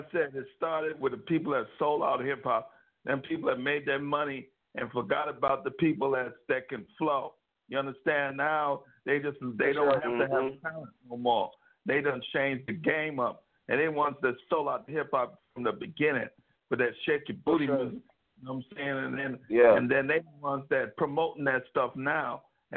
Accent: San Francisco, California, United States; I'm from San Francisco.

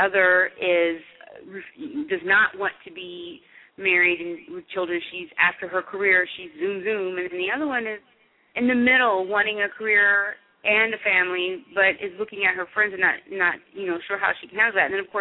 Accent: Richmond, United States; I put them up here in Richmond, in my hometown of Richmond.

